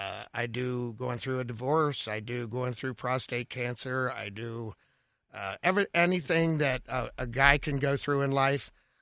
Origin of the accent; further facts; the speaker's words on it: Cincinnati, Ohio, United States; Cincinnati, Ohio.